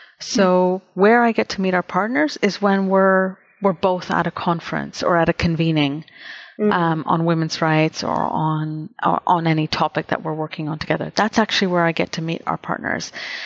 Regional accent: Toronto, Ontario, Canada; I grew up in Toronto in Canada

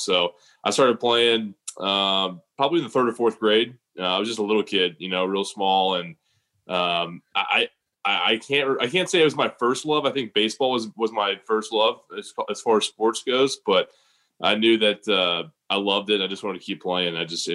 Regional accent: Cincinnati, Ohio, United States; And I was never a Cincinnati Bengals fan, being from Cinci

